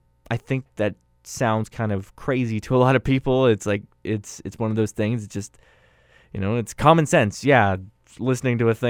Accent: Canada; Speaking as a Canadian

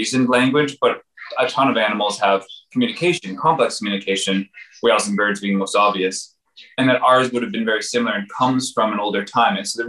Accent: Toronto, Ontario, Canada; where I grew up in Ontario, especially in Toronto at the time, wasn't lovely.

